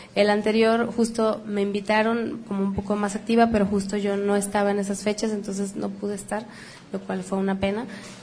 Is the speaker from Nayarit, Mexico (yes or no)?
no; Guadalajara, Jalisco, Mexico